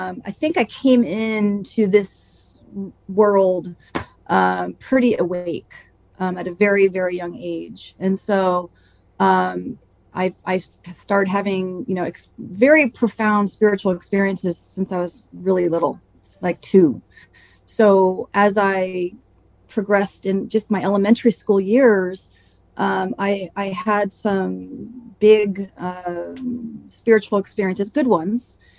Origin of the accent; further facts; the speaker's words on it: Saratoga, California, United States; now in Pensacola, United States; I live in Pensacola, Florida, I'm from Saratoga, California, I grew up in a nice town and near the mountains and spent a lot of time camping